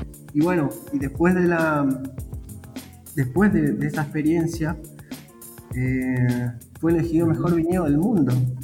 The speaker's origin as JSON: {"language": "Spanish", "region": "Misiones", "country": "Argentina", "said": "porque yo vengo de Misiones. Soy completamente ajeno a todo este universo"}